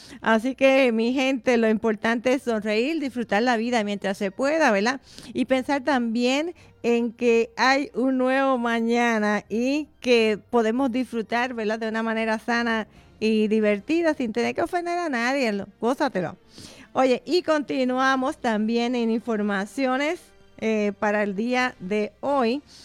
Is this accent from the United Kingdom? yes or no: no; Puerto Rico; nosotros como puertorriqueños en otros lugares hacían la parada puertorriqueña